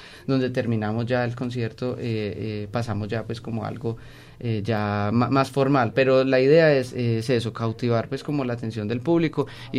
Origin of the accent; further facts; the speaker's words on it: Colombia; la idea del grupo como cantantes y como colombianos es poderle hacer un homenaje también a la música de nuestra tierra.